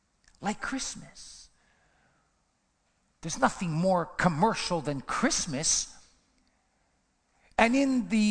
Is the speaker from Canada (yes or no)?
yes; Montreal, Quebec, Canada; when I was younger, I was born and raised in Montreal.